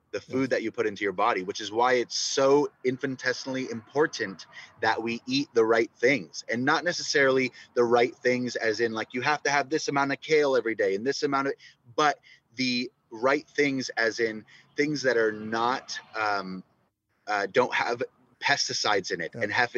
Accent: New York, United States; born there; so I'm Middle Eastern. I was born in New York, but both my parents are, my biological parents are Jordanian and from the Middle East.

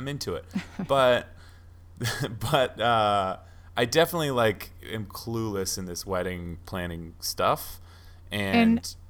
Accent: California, United States; now in Los Angeles, United States; so I'm from the Bay Area, which is like San Francisco Bay Area in California, but we live

